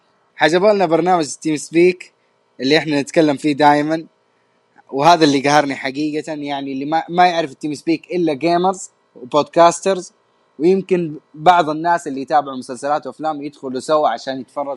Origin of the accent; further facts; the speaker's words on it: Mecca, Makkah Province, Saudi Arabia; كلنا من مكه انا وانت، فالواحد ما يقدر يخرج في مكه.